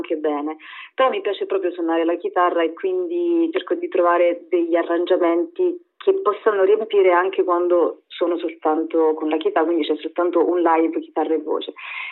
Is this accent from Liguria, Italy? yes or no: no; Campobasso, Molise, Italy; Sono molisana, sono nata a Campobasso e quando ero ragazzina io volevo suonare la chitarra